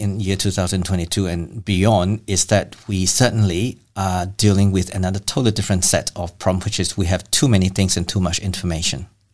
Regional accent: Malaysia; Yes, I'm originally from Malaysia.

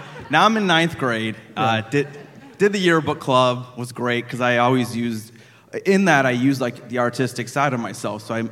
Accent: Florida, United States; No, I grew up in Central Florida in a beachy town and kind of the same thing.

